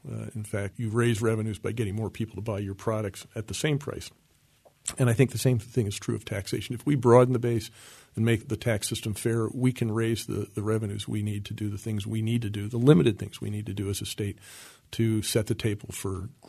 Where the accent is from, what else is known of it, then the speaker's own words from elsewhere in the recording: Pennsylvania, United States; Well, you know, I'm from York County, and in York County, the first day of deer season is a religious holiday. Actually, all the schools are closed. So I grew up in that environment